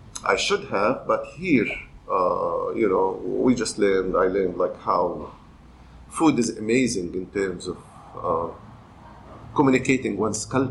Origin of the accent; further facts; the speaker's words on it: Palestine; I'm Palestinian, born and raised in Palestine.